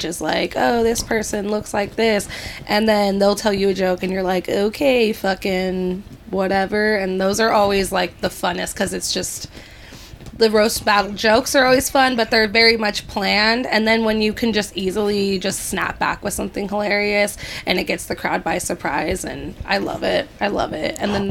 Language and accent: English; Gilroy, California, United States; No, I grew up in Gilroy.